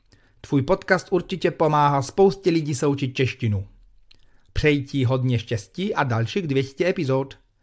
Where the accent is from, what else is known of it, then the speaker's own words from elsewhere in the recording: Poland; Czech is a second language; now in Germany; jsem z Polska, bydlím v Německu